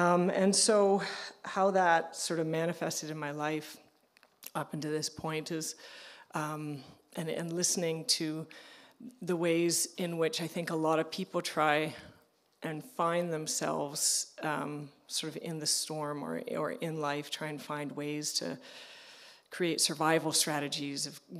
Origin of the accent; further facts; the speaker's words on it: Vancouver, British Columbia, Canada; I have an older sister and a mom and a dad, and we grew up in Vancouver